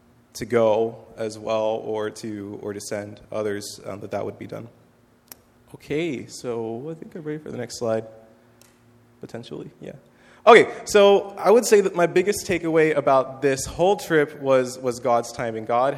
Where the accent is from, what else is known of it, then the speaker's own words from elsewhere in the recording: Altoona, United States; So Grace Bible Church, again, is located in my hometown, Altoona.